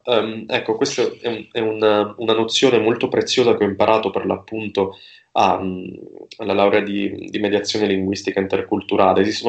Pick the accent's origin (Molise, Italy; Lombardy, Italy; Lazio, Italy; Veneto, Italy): Molise, Italy; Termoli; io provengo dal Molise, da Termoli, che è una delle città più grandi del Molise, 35.000 persone, quindi vengo da una parte del mondo estremamente rurale.